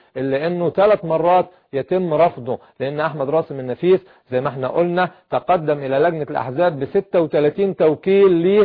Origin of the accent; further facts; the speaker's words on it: Egypt; وقبل النظام المصري إن هو يستقبلهم ويخليهم لاجئين عندنا في مصر